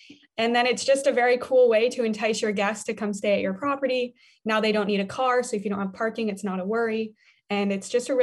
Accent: Denver, Colorado, United States; born or raised there

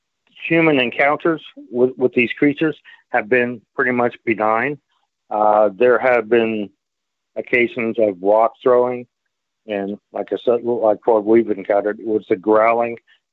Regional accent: Ohio, United States; moved away as an adult; The one that I saw, I'm originally from Ohio, but I retired to Tennessee.

